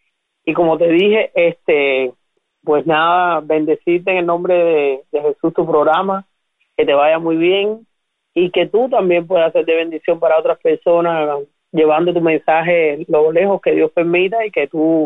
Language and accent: Spanish; Cuba; primero como cubana, segundo porque tengo mi padre que vive allí, que ya es un hombre mayor